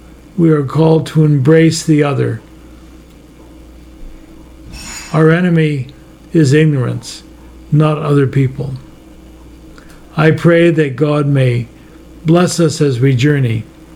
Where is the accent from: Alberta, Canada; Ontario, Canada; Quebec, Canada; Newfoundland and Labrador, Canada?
Quebec, Canada; When I was a kid growing up in Quebec